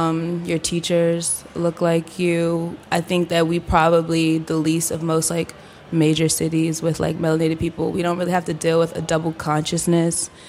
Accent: Washington, District of Columbia, United States; also born or lived in Prince George's County, Maryland; I grew up in Southeast, Northeast, and PG County.

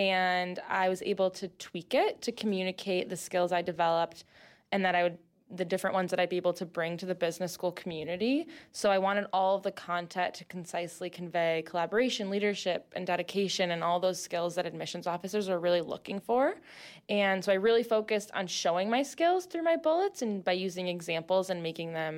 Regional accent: Chicago, Illinois, United States; I'm from Chicago, and I'm an MBA 1 in Section 4.

